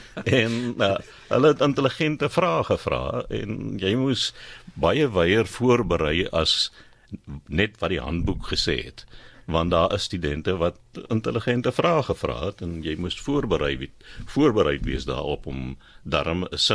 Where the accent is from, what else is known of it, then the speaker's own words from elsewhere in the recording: Villiersdorp, Western Cape, South Africa; Ek kom van Villiersdorp af, so ek is een oud akadis, ek het daar gematriculeer